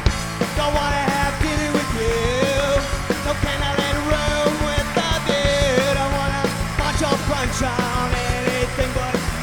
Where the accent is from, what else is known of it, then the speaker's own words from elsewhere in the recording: California, United States; And we're actually from Orange County. We're not from Nebraska.